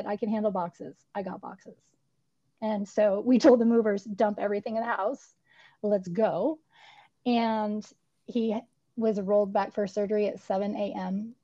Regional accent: Santa Cruz, California, United States; also born or lived in Los Angeles / Texas; now in Florida, United States; So my family took me across the country. And then I grew up in Santa Cruz, California, which is a lovely, beautiful resort beach town in central California.

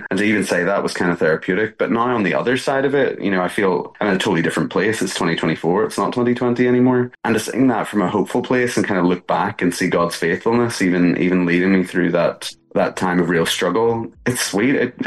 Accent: Northern Ireland, United Kingdom; I think my experience growing up in Ireland was that faith was everywhere, but it was a very complicated thing where I came from.

